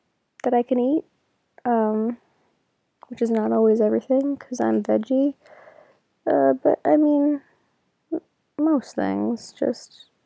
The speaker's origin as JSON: {"language": "English", "region": "East Coast", "country": "United States", "said": "I am from the East Coast. I am there now."}